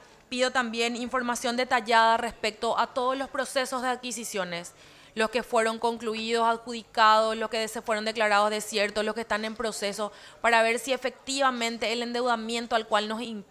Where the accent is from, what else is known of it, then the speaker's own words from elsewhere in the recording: Asunción, Paraguay; me preocupa como paraguaya, me preocupa como asuncena también